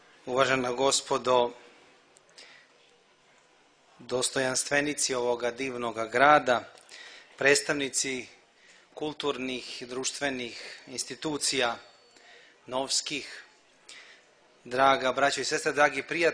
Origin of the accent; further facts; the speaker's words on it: Sremski Karlovci, Vojvodina, Serbia; Ja dolazim iz Sremskih Karlovaca, iz grada koji nema ni jedne kule.